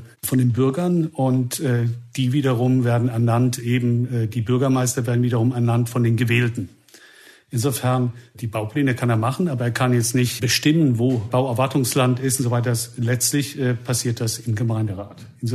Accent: Mannheim, Baden-Württemberg, Germany; 60 Kilometer entfernt in meiner Heimatstadt Mannheim

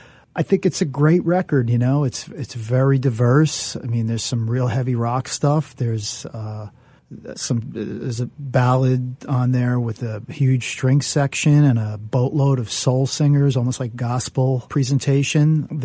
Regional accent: Elizabeth, New Jersey, United States; there's, you know, some references from growing up on Fay Avenue in Elizabeth.

